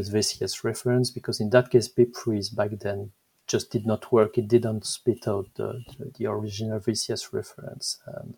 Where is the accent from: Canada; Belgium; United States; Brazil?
Belgium; accent: French; English is a second language; So I'm Belgian, and maybe my French accent is showing